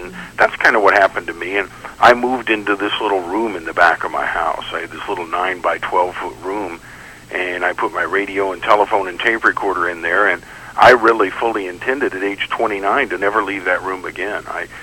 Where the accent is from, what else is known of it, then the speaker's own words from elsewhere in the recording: Tulsa, Oklahoma, United States; Well, I grew up here in Tulsa.